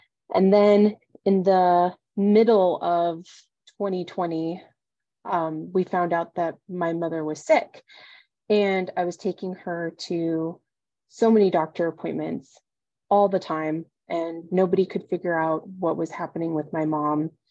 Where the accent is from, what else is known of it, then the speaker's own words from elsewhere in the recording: Las Vegas, Nevada, United States; So when I was 5, my parents and I moved to Las Vegas. I grew up as an only child and my dad was in the military and got stationed at Nellis.